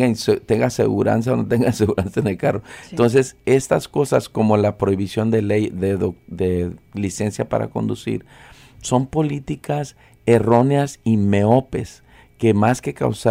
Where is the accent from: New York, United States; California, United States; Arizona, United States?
California, United States; Calexico; also born or lived in Los Angeles / San Diego / Santa Barbara; now in San Francisco, United States; Yo he vivido en Los Ángeles, en San Diego, soy de Calexico, California, en Santa Bárbara, he trabajado en San José, Monterrey, Santa Cruz, y los últimos 30 años en general he trabajado y vivido aquí en San Francisco.